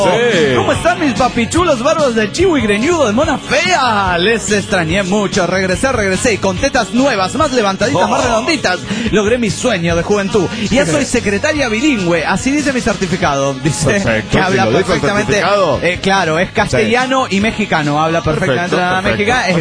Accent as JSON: {"language": "Spanish", "country": "Panama", "said": "de Panamá."}